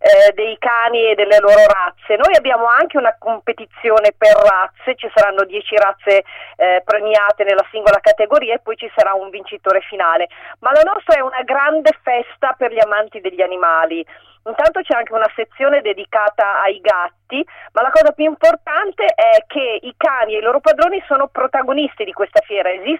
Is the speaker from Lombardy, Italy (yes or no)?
yes; Milan, Lombardy, Italy; Abbiamo cominciato da Milano perché siamo milanesi